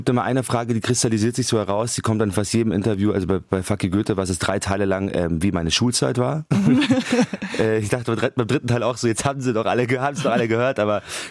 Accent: Munich, Bavaria, Germany; ich bin in München aufgewachsen

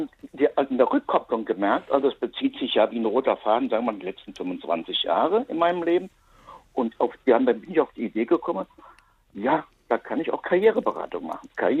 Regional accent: Rhineland, Germany; Ja, Sie hören es ein bisschen, ich bin auch Rheinländer.

